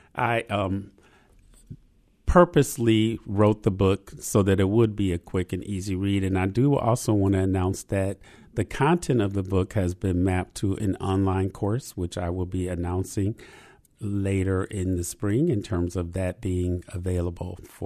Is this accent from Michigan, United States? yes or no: yes; Grand Rapids, Michigan, United States; Yes, I was born and raised in Grand Rapids, interestingly enough, right across the street from Martin Luther King Park.